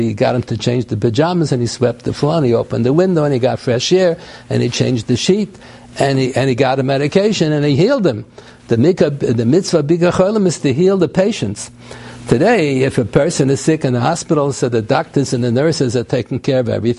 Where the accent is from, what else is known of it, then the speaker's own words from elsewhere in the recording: Scranton, Pennsylvania, United States; born there; also born or lived in Philadelphia; Hebrew is not my mother tongue. I was born in America. I was born in Pennsylvania. I was born in Scranton, but I lived in Philadelphia for a while.